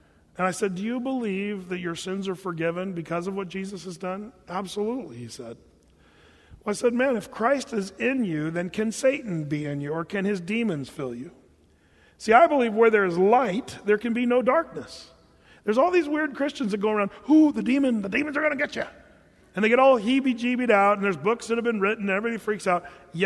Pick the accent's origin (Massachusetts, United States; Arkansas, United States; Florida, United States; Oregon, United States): Oregon, United States; Ashland; You know, I grew up in Southern Oregon in Ashland.